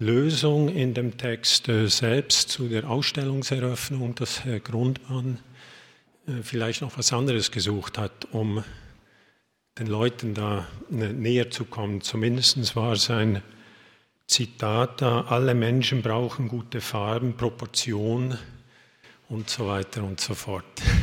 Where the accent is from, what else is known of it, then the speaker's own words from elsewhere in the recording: Switzerland; ich als Schweizer, diesen Titel, der löst bei mir so